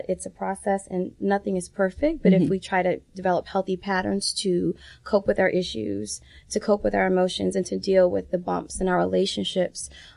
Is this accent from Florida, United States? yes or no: yes; Florida, United States; Honestly, when I'm from Florida, trained in Florida, and, coming to the South, the Bible Belt, it's a little different